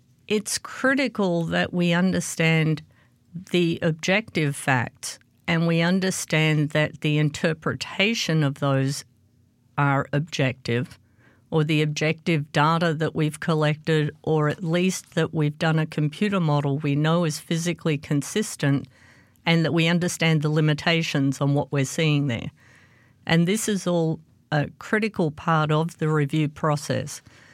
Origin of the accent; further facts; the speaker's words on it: Australia; I grew up in Australia. I also did my PhD predominantly there